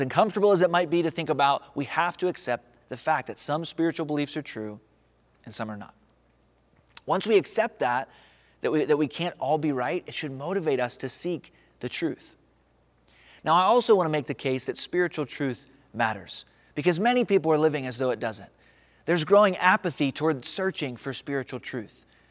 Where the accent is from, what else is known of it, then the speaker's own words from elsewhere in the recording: Pennsylvania, United States; born there; I was born near Pittsburgh.